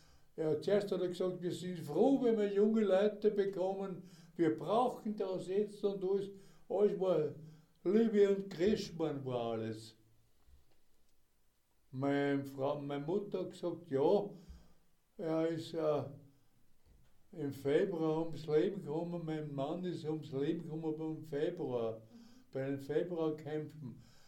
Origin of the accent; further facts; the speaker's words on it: Steyr, Upper Austria, Austria; wie der Daumberg bei uns in Steyr ein Hausberg ist